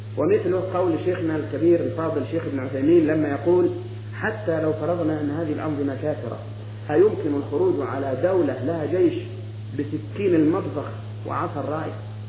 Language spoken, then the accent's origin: Arabic; Egypt; فأنا مصري أعيش في مصر